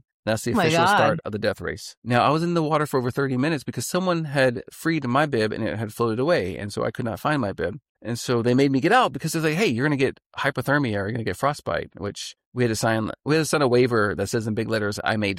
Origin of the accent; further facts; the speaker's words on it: Texas, United States; So this is me from being born and raised in Texas. I don't know anything about cold.